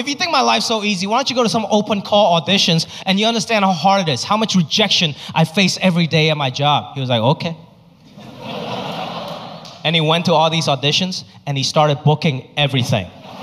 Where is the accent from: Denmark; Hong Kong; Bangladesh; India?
Hong Kong; now in United States; whenever I tell people I'm from Hong Kong, this is always the first thing they say.